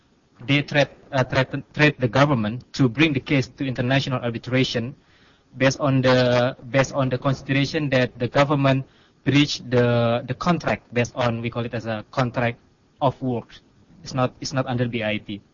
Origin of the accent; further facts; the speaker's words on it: Indonesia; I'm from Indonesia.